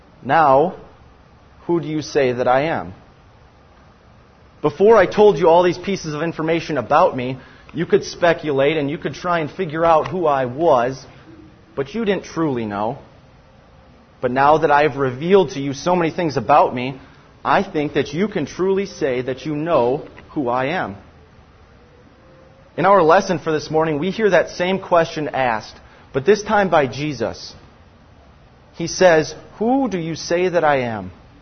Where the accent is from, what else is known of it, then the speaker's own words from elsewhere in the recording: Nebraska, United States; also born or lived in Montana / Michigan; now in Wisconsin, United States; I was born in Montana, raised in Nebraska, then moved to Michigan where my family still lives, then I moved to Wisconsin where I'm now studying to become a pastor.